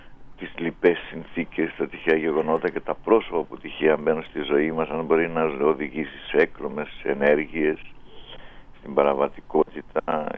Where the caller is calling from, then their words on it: Greece; Σας ακούω από το χωριό μου, Μελάτε Σάρτα, σε ένα μικρό χωριό στα ημιωρινά.